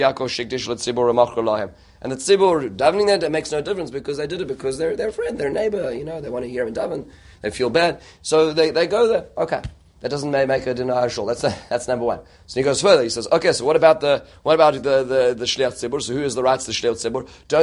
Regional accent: South Africa; moved away; across America and many places in the world where I grew up in South Africa

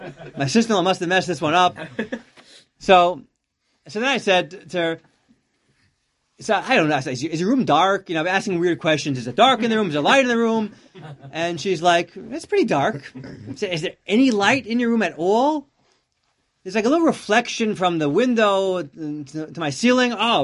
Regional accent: Teaneck, New Jersey, United States; Now, I grew up in Teaneck here.

